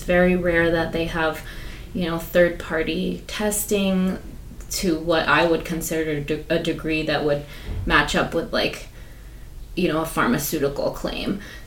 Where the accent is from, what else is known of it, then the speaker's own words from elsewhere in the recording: Vermont, United States; Like, I grew up in Vermont. It's very rural. A lot of things come from the farming industry.